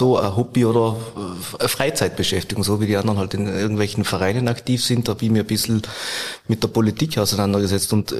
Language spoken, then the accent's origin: German; Umhausen, Tyrol, Austria; aufgewachsen im Ötztal, in Umhausen, dort zur Schule gegangen, dann Gymnasium in Imst